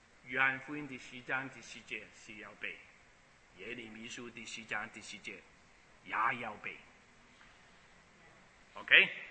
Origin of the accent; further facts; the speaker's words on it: China; 我们中国人很多人都是以前都是拜偶像啊